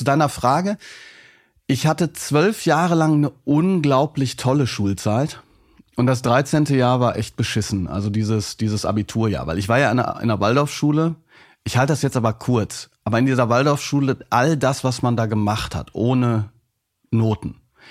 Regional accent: Hagen, North Rhine-Westphalia, Germany; Und ich bin in Hagen groß geworden.

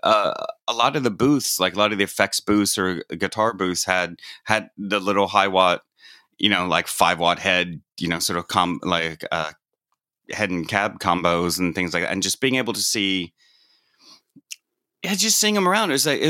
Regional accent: United States; maybe this is different because I grew up in the States and stuff

